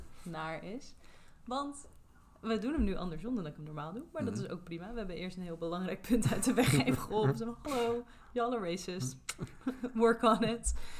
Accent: Curaçao; Ik ben opgegroeid op Curaçao.

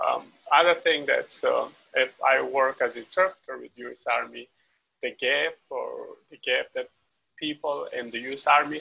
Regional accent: Afghanistan; now in United States; and originally I'm from Afghanistan, but now I call myself as American since I got my citizenship last year.

